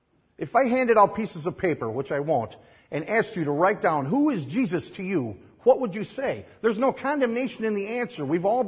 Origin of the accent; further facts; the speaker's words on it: Cicero, Illinois, United States; where I grew up in Cicero. And in the 60s and 70s in Cicero, it was all white. There was some Hispanic, but absolutely no African Americans.